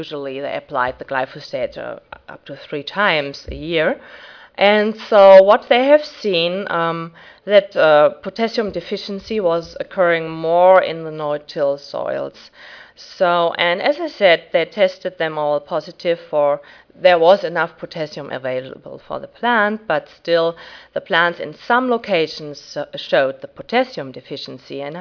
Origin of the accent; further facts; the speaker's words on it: Germany; moved away; I'm originally from Germany, and when I came to Ohio State